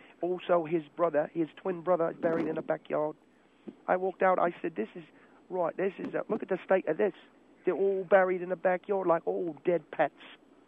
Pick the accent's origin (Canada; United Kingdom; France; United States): United Kingdom; Sheffield, Yorkshire and the Humber; I come from Sheffield, England. I come from the United Kingdom.